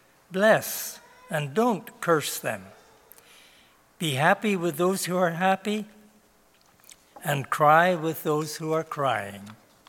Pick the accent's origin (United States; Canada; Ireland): Ireland; born there; I was born in Ireland.